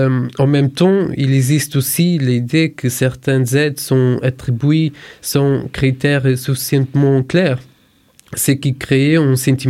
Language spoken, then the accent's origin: French; Portugal; La sécurité et l'immigration prennent de plus en plus de place dans les débats publics chez nous en Portugal.